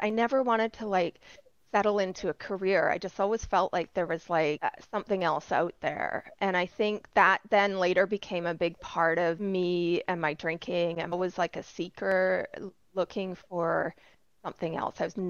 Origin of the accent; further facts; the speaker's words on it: Edmonton, Alberta, Canada; now in United States; I'm Canadian. I live in the States now, but I grew up in Western Canada in a place called Edmonton, which is like one of the coldest places on earth.